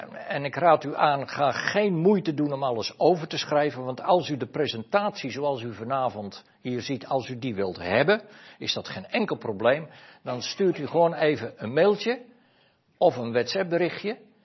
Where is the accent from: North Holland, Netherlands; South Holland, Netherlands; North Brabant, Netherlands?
South Holland, Netherlands; Sliedrecht; born there; Ik ben in Sliedrecht geboren in 1949.